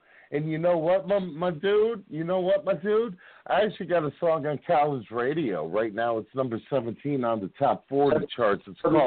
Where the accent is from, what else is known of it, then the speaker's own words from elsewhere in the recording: New Jersey, United States; I'm from Jersey.